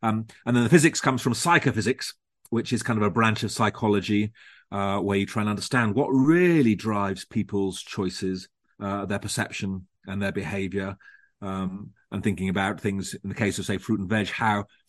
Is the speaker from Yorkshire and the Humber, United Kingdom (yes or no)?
yes; Leeds, Yorkshire and the Humber, United Kingdom; It's just a shame that, I'm from Leeds, so I'm not far from the rhubarb triangle. Maybe it's my regional route speaking